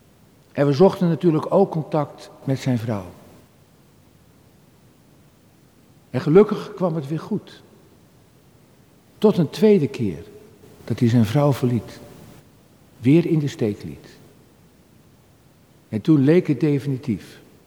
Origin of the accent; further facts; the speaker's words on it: Halfweg, North Holland, Netherlands; born there; Het was de zoete inval in Halfweg, de plek waar ik geboren ben, vlakbij Amsterdam.